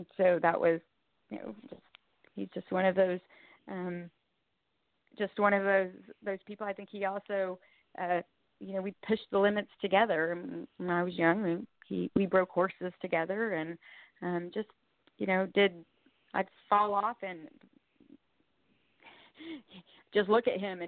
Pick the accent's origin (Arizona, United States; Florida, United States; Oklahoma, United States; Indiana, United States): Oklahoma, United States; born or raised there; also born or lived in Venezuela